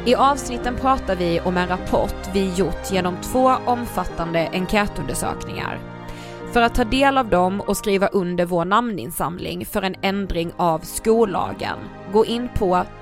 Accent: Blekinge, Sweden; för vi är från Blekinge

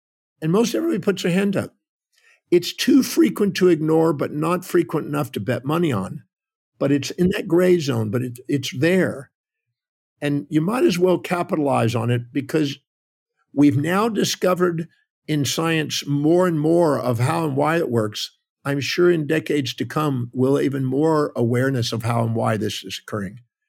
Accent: Houston, Texas, United States; born there; I was born in Houston, Texas, 1954. I'm 70 here in 2 months.

